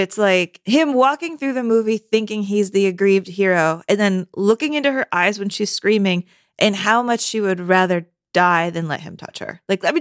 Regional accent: San Antonio, Texas, United States; now in Los Angeles, United States; Because yeah, I grew up in San Antonio, Texas. And when I moved to LA, I really had a lot of culture shock

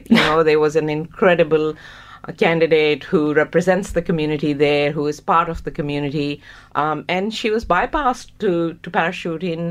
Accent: Pakistan; now in Australia; I grew up in Pakistan, as most people know, and I think I lived in 2 houses, really, in my whole life there. I came to Australia, and I think I moved 5 times in the first 5 years of living here.

